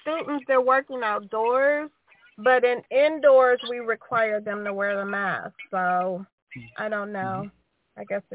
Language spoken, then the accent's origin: English; Ohio, United States; I'm from Ohio.